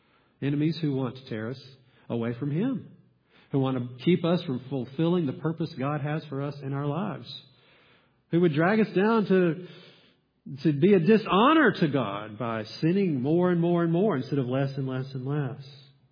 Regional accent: United States; And, you know, as an American, we want to stand up.

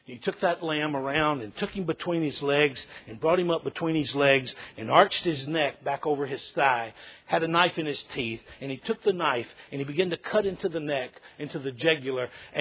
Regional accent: Georgia, United States; I grew up in Middle Georgia, and when I was in the fifth grade, we got a dog.

